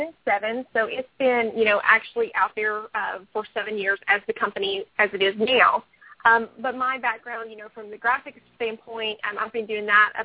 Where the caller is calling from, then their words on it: Tennessee, United States; Well, I'm actually calling in from where I'm from originally. I'm a little bit south of Nashville, Tennessee, and that's where I'm calling from today.